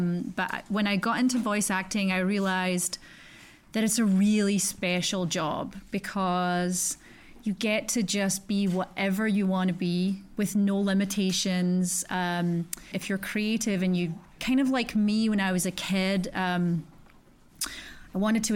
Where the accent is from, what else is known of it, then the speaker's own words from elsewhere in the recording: Glasgow, Scotland, United Kingdom; I grew up in Glasgow, which is a very rough city. So I love being from Scotland and I love being Scottish